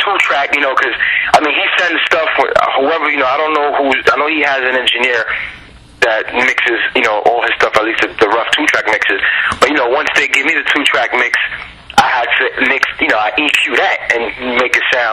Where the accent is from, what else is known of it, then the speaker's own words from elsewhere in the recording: New York, United States; You know, growing up on the Lower East Side is nothing but different people. So that's a part of my life, definitely.